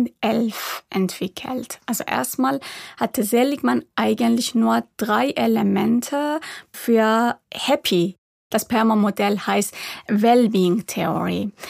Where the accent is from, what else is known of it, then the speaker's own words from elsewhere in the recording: Iran; now in Germany; mitbekommen, dass ich aus dem Iran komme.